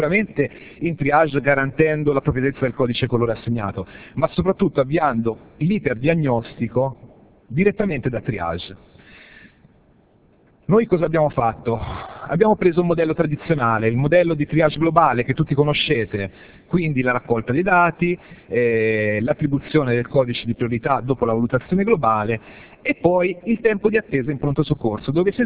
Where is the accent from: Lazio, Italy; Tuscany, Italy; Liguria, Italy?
Tuscany, Italy; now in Riccione, Italy; Io gioco in casa, vengo da Riccione, anche se sono toscano, forse si sente un po'.